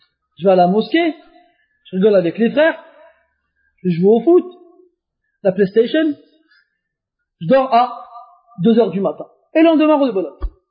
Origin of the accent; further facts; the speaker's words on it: France; born there; Moi, je suis né comme vous en France. Et avant une douzaine d'années, je parlais pas un mot d'arabe.